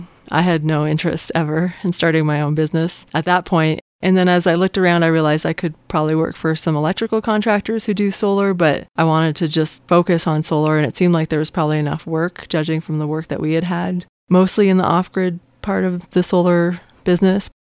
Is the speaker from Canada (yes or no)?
yes; Eastern Canada, Canada; also born or lived in New England; I grew up in Canada. Yeah, again, in Eastern Canada, and then spent a lot of time in New England. We had family in New Hampshire.